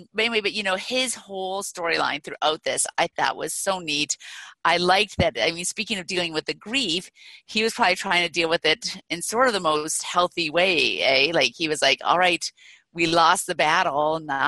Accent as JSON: {"language": "English", "region": "Minnesota", "country": "United States", "said": "Otherwise, my home state, Minnesota, also has a ton, you know, like we had the most Swedes outside of Sweden."}